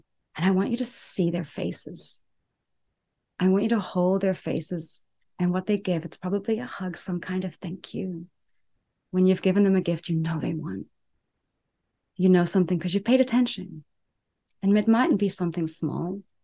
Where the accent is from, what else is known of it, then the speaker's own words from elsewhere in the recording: South Africa; moved away as an adult; I'm South African in my second foreign country, and I own a business.